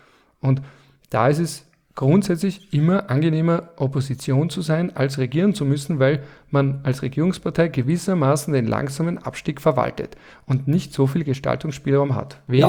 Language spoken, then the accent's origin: German; Vienna, Austria; der ich bin auch Wiener, deswegen muss ich pessimistisch sein